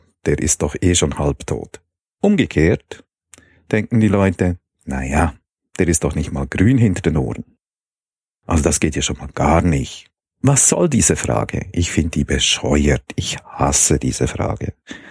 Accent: Chur, Graubünden, Switzerland; born there; Also geboren bin ich in Chur, das ist eine Stadt in der Schweiz, im Kanton Graubünden. Allerdings bin ich so ziemlich nicht dort aufgewachsen, zwar auch ein paar Jahre, aber durch meine Familie, wir sind sehr viel herumgekommen und haben immer wieder den Wohnort gewechselt

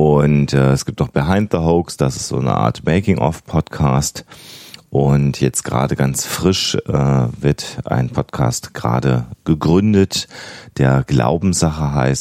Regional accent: Minden, North Rhine-Westphalia, Germany; moved away as an adult; also born or lived in Münster; now in Hamburg, Germany; Ich komme aus Deutschland, ich lebe jetzt seit über 2 Jahren in Hamburg, habe davor 17 Jahre lang in Münster in Westfalen gewohnt und geboren bin ich im ostwestfälischen Minden, wo ich dann auch entsprechend die ersten 18 Jahre meines Lebens verbracht habe.

